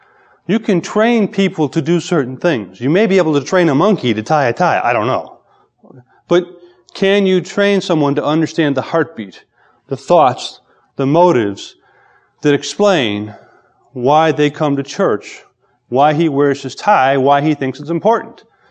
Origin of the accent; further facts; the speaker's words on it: Chicago, Illinois, United States; I grew up in the South Side, inner city, Chicago.